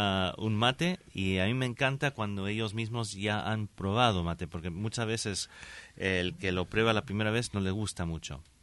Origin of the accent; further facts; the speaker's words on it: Chicago, Illinois, United States; Yo de Estados Unidos.